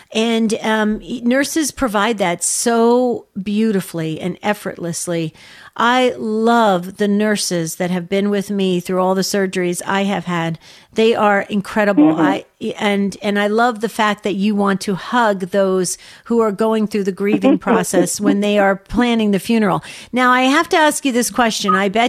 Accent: New Jersey, United States; the people that ran the town where I grew up in New Jersey

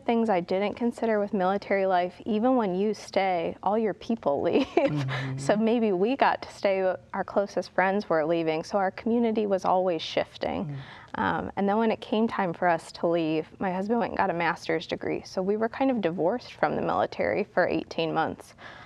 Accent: Chicago, Illinois, United States; So I grew up in the Chicago suburbs, went over to Notre Dame just over the border in Indiana for college

